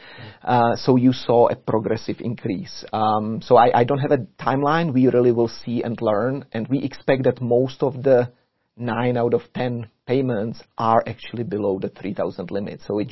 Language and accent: English; Canada; I came from Canada